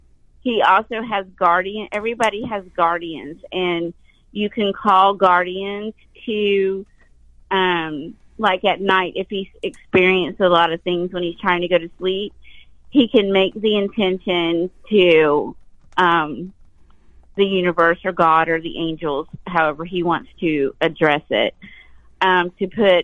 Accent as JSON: {"language": "English", "region": "the South", "country": "United States", "tie": "born there", "said": "And I was born in the South, so I'm loving this story already."}